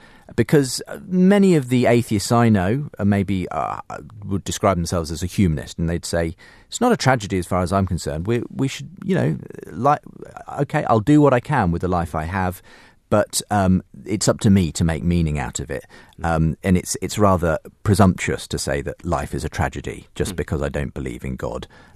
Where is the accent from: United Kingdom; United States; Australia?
United Kingdom; which was lost on me as a Brit.